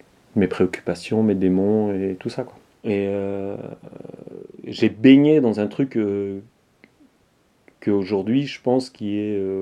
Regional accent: France; Puis, 40 ans, j'ai grandi en France.

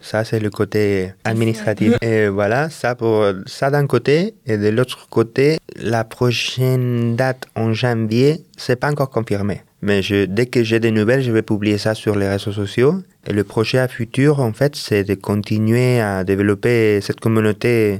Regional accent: Argentina; French is a second language; moi, en tant qu'Argentin, je viens d'Argentine

